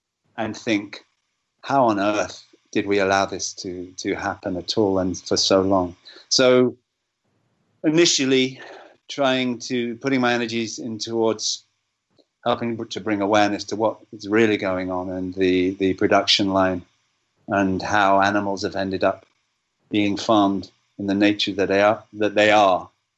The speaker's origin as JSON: {"language": "English", "region": "England", "country": "United Kingdom", "said": "And I remember discovering, you know, as an Englishman, that we hadn't been taught it at school."}